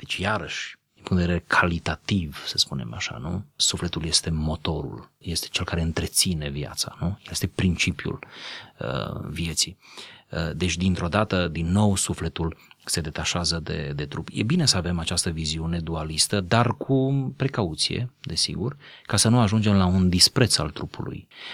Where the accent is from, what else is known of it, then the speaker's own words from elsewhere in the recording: Romania; În contextul nostru, pentru că noi doi suntem români, a fi creștin înseamnă a fi deasupra românității tale.